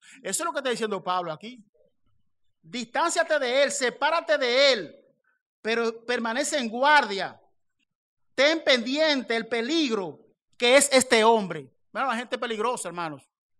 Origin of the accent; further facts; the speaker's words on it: Dominican Republic; como decimos dominicanos